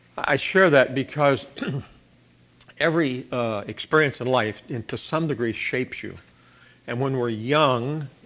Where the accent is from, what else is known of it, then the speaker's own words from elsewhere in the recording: Kansas City, Missouri, United States; I grew up in Kansas City, and at 17, a senior in high school, my dad went over with a heart attack and died